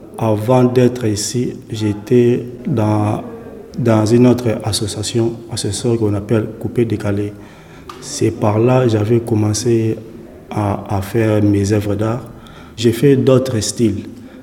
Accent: DR Congo; born there

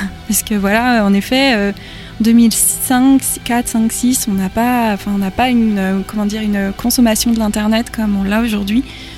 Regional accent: Pays de la Loire, France; On habitait dans un petit village, donc on allait à La Roche-sur-Yon. Moi, je suis de Vendée à l'origine.

